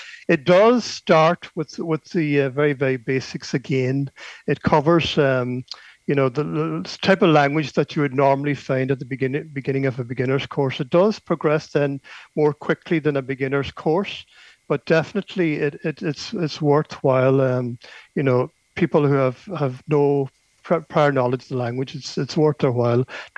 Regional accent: Gweedore, Ulster, Ireland; You know, I'm from Gidore myself, and the language is under pressure as a community language.

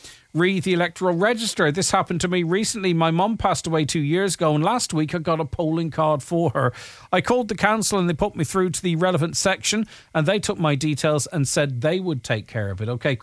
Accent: Ireland; accent: British; I'm an Irish man with a British accent and Donegal people treat me badly.

